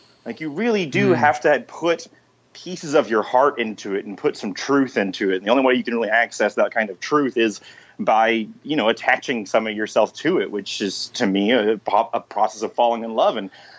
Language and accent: English; Garland, Texas, United States; I was born in Texas. I grew up in Garland, which is famous for only two things.